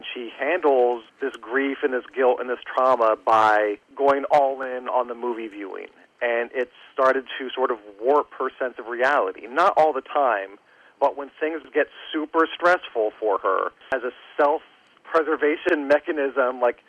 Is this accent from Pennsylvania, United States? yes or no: yes; Pennsylvania, United States; now in New Jersey, United States; I live in New Jersey, but I grew up in Pennsylvania. So whenever I go home, I take Interstate 80 through the Poconos.